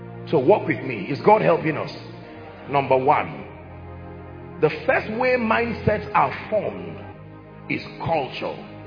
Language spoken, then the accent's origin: English; Middle Belt, Nigeria; I come from the Middle Belt, for instance.